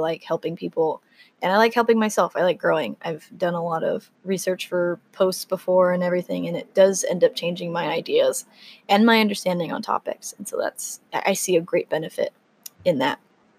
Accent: Arizona, United States; also born or lived in Texas; So I was born in Texas and lived there for the first few years of my life, and then my entire family moved to Arizona, where I have lived ever since. I know, desert girl turned marine biologist.

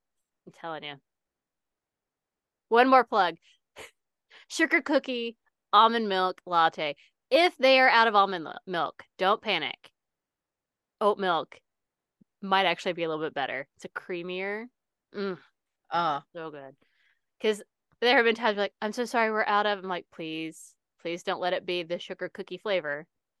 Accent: Scotland, United Kingdom; I say we, I'm from Scotland. We came over

